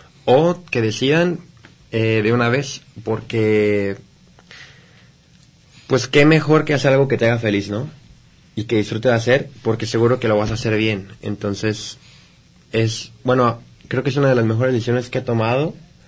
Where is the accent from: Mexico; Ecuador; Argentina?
Mexico; Durango; soy de Durango y es un poco difícil salir de tu casa